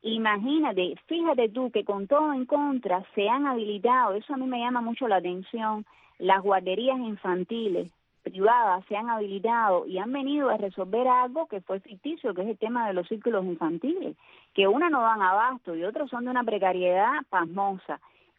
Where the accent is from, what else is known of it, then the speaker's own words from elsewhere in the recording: Cuba; nosotros los cubanos tenemos la escuela de estar regados, no solo en Miami, en el mundo entero.